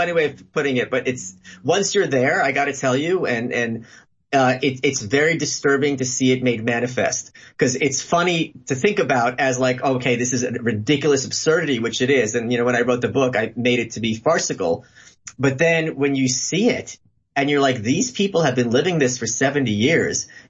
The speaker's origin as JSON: {"language": "English", "town": "New York City", "region": "New York", "country": "United States", "said": "It was very, very disturbing to see as a New Yorker."}